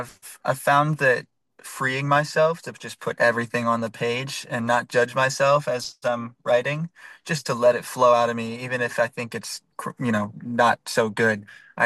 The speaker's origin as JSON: {"language": "English", "region": "Colorado", "country": "United States", "tie": "born or raised there", "said": "I was raised in Colorado, landlocked."}